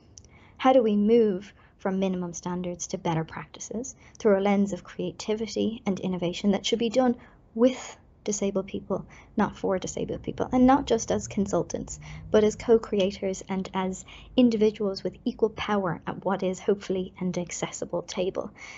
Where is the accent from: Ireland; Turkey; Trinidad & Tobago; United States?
Ireland; I am 31 years old. And in some ways, as an Irish person, you know, through osmosis, got the learnings and the evolvement of the ADA as it moved across Europe